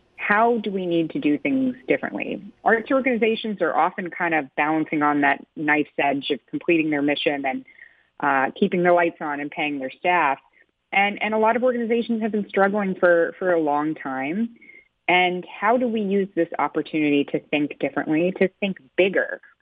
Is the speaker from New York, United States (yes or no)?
no; West Virginia, United States; now in Delaware, United States; And it's funny, I grew up in West Virginia, and there are not a ton of arts organizations there.